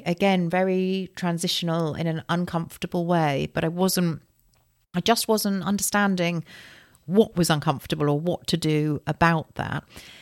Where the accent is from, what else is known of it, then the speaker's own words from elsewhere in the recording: London, United Kingdom; I'm such a Londoner through and through.